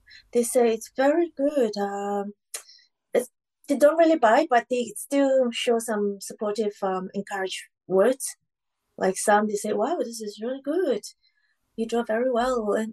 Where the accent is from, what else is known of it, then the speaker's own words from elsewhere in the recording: Kuala Lumpur, Malaysia; I'm from Malaysia, Kuala Lumpur.